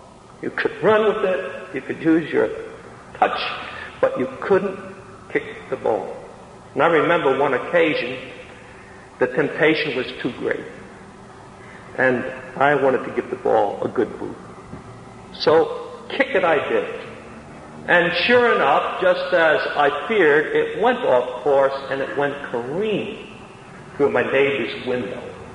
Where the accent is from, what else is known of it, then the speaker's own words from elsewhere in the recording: Jersey City, New Jersey, United States; I was raised in Jersey City, New Jersey, and there weren't many parks in it, and we used to play football on the sidewalks.